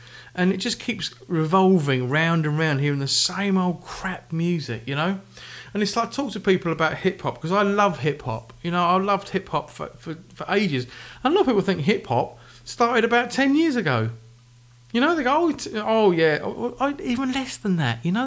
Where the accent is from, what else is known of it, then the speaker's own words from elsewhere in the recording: United Kingdom; I'm British, by the way, so I'm talking in pounds, in dollars.